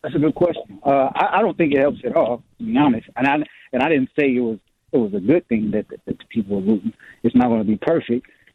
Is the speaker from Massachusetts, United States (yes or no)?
no; Chicago, Illinois, United States; You know, I'm from Chicago originally.